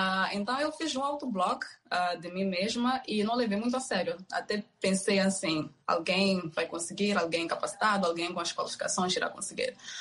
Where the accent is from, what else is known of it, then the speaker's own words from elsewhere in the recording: Maputo, Maputo City, Mozambique; eu tenho 24 anos de idade, sou moçambicana, nasci em Maputo, em Moçambique. Passei cerca dos meus 23 anos em Maputo, desde a escola primária, secundária e também a universidade para o meu bachelor degree.